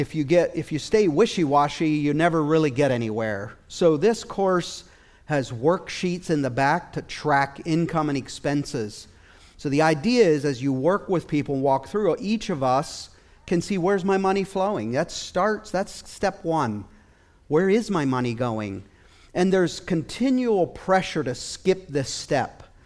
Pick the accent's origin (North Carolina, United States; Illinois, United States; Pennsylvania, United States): Pennsylvania, United States; also born or lived in Asia; I know in my own life, I grew up in West Central Pennsylvania my whole life, and other than living in Asia parts of the last 10 years, that's where I lived.